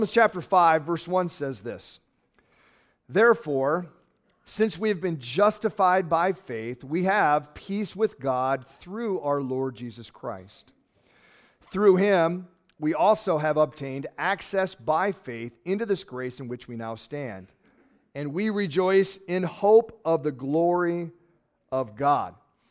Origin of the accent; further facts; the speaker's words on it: United States; as I lived overseas as an American.